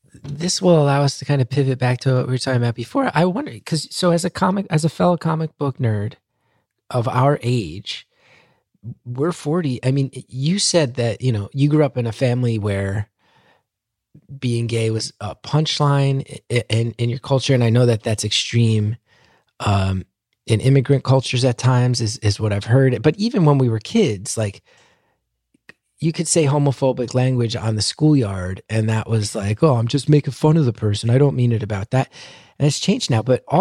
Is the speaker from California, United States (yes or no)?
no; New Jersey, United States; I've seen bats growing up in New Jersey.